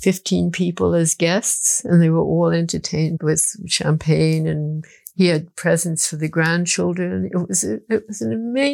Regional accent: United States; no, because I am an American.

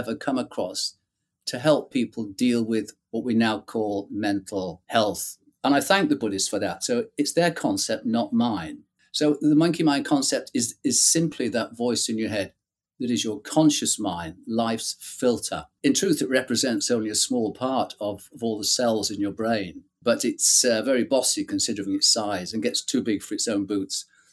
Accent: Manchester, North West England, United Kingdom; now in Bath, United Kingdom; My background is that I'm a Mancunian, an aging one, but I'm still a Mancunian, always will be a Mancunian. Came down to Bath in 1973, and they've tried to get rid of me ever since. But as you can see, they haven't, because I still live in Bath.

